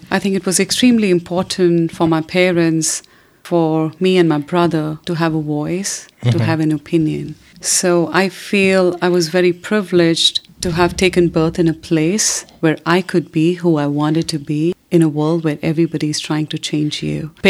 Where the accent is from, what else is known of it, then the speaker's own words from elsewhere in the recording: India; So I grew up in a very loving and progressive family in India.